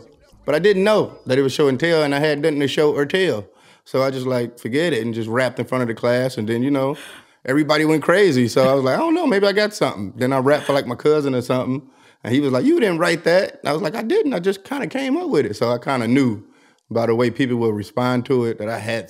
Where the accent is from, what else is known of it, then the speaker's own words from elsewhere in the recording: Detroit, Michigan, United States; I just think growing up in Detroit, it was never really an outlet.